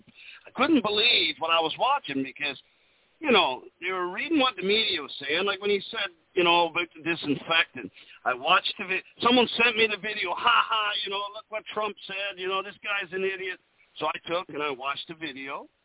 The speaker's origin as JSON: {"language": "English", "country": "Canada", "said": "I mean, you know, I'm Canadian, but I mean, I love America."}